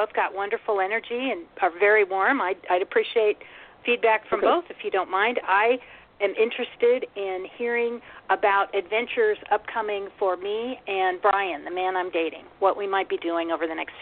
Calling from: Nebraska, United States; I'm in Nebraska.

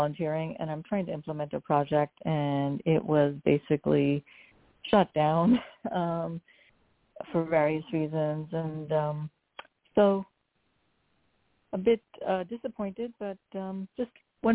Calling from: New York, United States; I am calling from New York.

